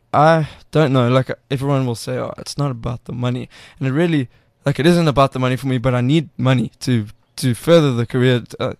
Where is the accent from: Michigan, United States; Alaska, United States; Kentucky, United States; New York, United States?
Alaska, United States; Fishhook; I've always growing up in Fishhook, I've always thought, this is not where I'm going to live.